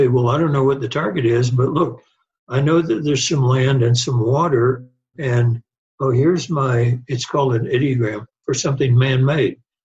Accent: Texas, United States; You can tell I'm a Texan.

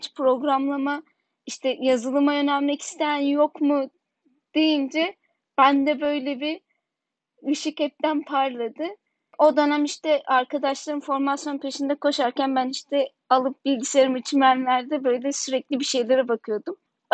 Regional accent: Bafra, Samsun, Turkey; Aslen Samsun Bafralıyım. Şu anda da Bafra'dayım dediğim gibi.

